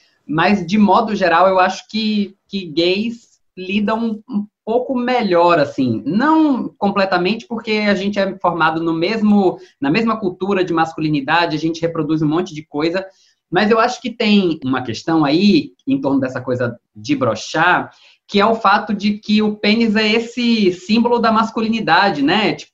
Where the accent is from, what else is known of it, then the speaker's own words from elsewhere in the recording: Minas Gerais, Brazil; now in Rio de Janeiro, Brazil; coisa provinciana, cidade interior de Minas Gerais. Quando eu vim pro Rio de Janeiro